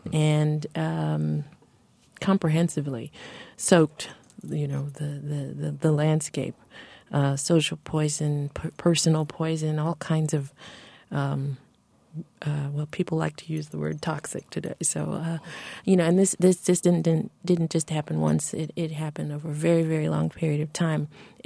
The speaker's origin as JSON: {"language": "English", "town": "Columbus", "region": "Ohio", "country": "United States", "tie": "born there", "also_born_or_lived": "Zimbabwe / South Africa", "said": "I was born in Columbus, Ohio."}